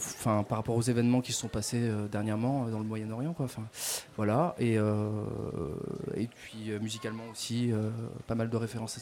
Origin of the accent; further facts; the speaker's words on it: Montpellier, Occitanie, France; On vient de Montpellier, en fait.